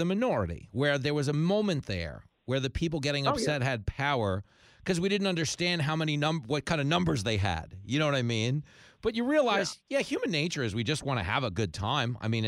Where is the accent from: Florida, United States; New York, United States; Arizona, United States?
New York, United States; Levittown; I grew up in Levittown on Long Island. We went to a United Artists Theater on Hempstead Turnpike that's not there anymore.